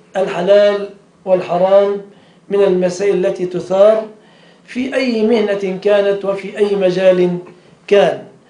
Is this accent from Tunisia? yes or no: no; Egypt